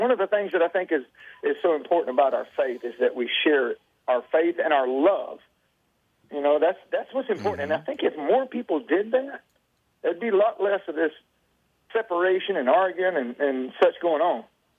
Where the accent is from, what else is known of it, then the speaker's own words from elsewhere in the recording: Nashville, Tennessee, United States; Tennessee. I was born in Nashville, home of the Grand Ole Opry.